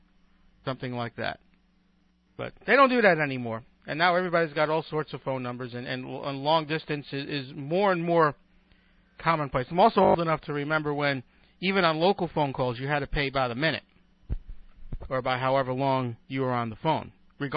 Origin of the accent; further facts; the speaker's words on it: Brooklyn, New York, United States; For example, when I was growing up in Brooklyn, I don't even remember what our area code was